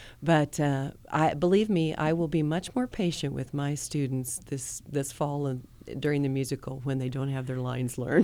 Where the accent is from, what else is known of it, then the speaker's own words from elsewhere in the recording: Wamego, Kansas, United States; I grew up in Wamego, and I was the first artistic director at the Columbian.